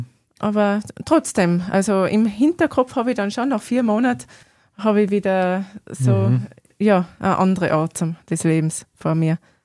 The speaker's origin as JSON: {"language": "German", "region": "Alpine foothills", "country": "Germany", "said": "Ich habe ein bisschen Flachlandgene auch in mir, durch meine Mama. Und ich komme aus dem Alpenvorland."}